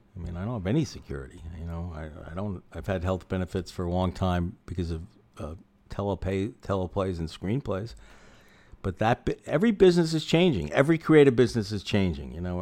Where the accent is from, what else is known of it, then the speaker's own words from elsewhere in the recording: Manhattan, New York, United States; I grew up in Manhattan on the Upper West Side.